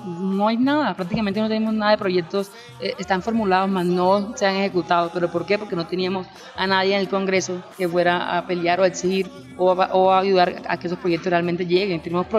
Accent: Sincelejo, Sucre, Colombia; born there; Yo nací en Sincelejo Sucre y por temas de violencia. Y volví muy joven, de los 2 añitos, prácticamente una bebé.

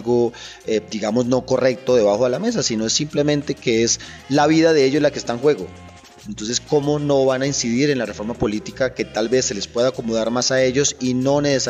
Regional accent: Caribbean Region, Colombia; yo que soy costeño, mi herencia costeña

